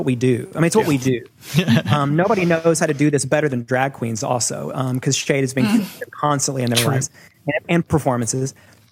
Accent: Tennessee, United States; especially with here in my home state of Tennessee

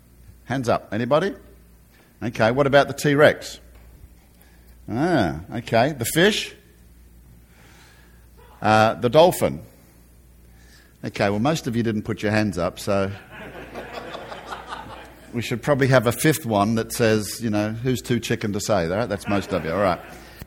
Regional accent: Australia; accent: Australian; So you can see I haven't lost my Aussie accent, and I don't intend to.

